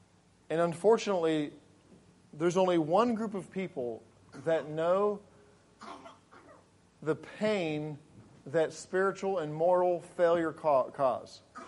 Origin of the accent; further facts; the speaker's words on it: England, United Kingdom; So when I grew up in England, I grew up on a farm, Chilling Place Farm, and we had lots of cows and cattle, and we had a bull called Pegasus.